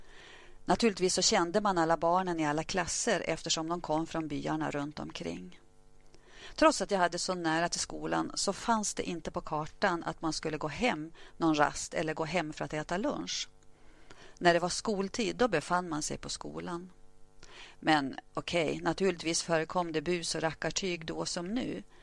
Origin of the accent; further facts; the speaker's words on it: Nordingrå, Västernorrland County, Sweden; moved away; Jag är född i Nordingrå i en by som heter Näsänget, 3 kilometer från Bönhamn.